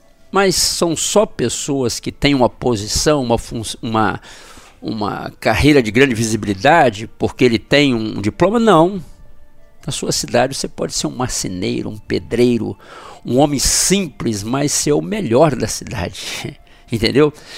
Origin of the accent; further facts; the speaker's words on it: Itaperuna, Rio de Janeiro, Brazil; Eu sou de Itaperuna, estado do Rio, morava em Vila Velha